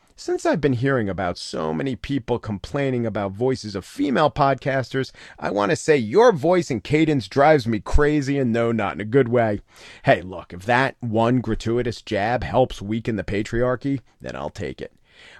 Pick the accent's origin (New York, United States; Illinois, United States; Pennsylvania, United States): New York, United States; accent: New York; And if some New York seeps through, I'm from New York.